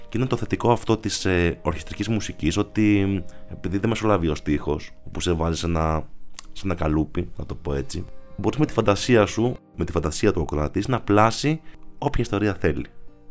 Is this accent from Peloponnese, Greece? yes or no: no; Agia, Thessaly, Greece; με τον τόπο μου εκεί, με τα χωριά μου εκεί στην επαρχία της Αγιάς, που είναι έτσι στη μέση είναι ο κάμπος και γύρω γύρω περικλείεται από βουνά.